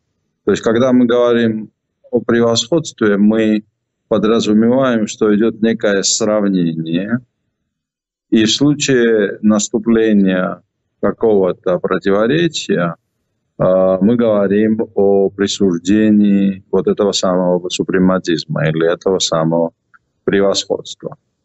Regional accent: Georgia; Я очень плохой, как всякий грузин, планер чего-то

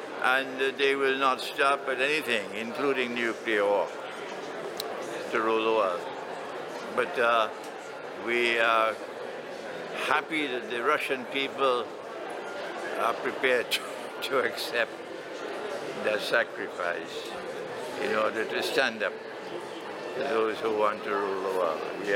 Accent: Trinidad & Tobago; and I am from Trinidad and Tobago in the Caribbean.

